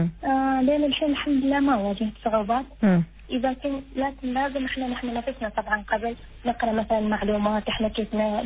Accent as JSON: {"language": "Arabic", "country": "Oman", "said": "وأنا أفتخر كوني عمانية"}